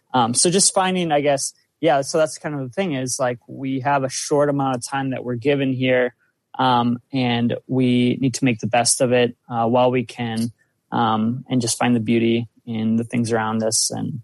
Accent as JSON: {"language": "English", "region": "South Dakota", "country": "United States", "said": "Yeah, pretty much. I'm from South Dakota, and this is where we meet."}